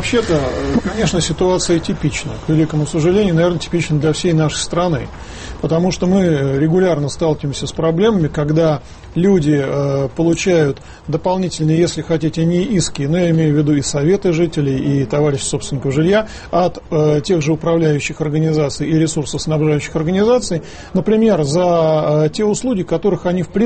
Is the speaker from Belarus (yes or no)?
no; Moscow, Russia; я, как москвич, скажу.